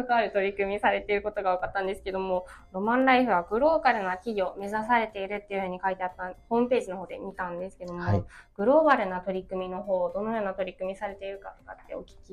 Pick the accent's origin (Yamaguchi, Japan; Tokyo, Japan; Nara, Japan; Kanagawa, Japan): Yamaguchi, Japan; いや、私実は山口県出身です。